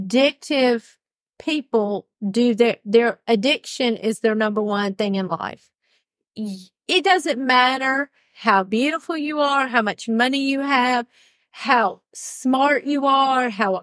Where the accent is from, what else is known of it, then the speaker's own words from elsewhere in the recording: Ireland; I don't know if it's because I'm Irish or stubborn or just because of my type A personality